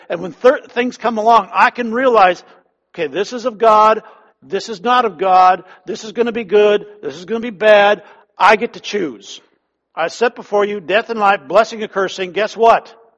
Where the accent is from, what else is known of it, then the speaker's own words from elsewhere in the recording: Minnesota, United States; ah, be quiet, I'm from Minnesota. I'm all for global warming.